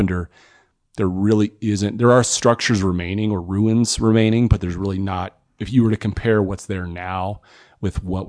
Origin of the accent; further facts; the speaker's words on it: Grand Junction, Colorado, United States; And I remember I grew up in Grand Junction. I remember as a kid hearing about that on the news stations is just like so scary.